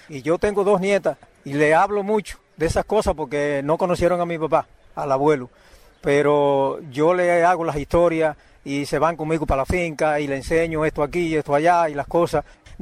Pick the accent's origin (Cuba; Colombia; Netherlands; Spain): Cuba; born there; Yo nací en la Sierra Maestra. Te bajamos de allá en plena guerra, el año 58, principio del 59, nos estábamos viviendo ya para la zona de Cauto Cristo.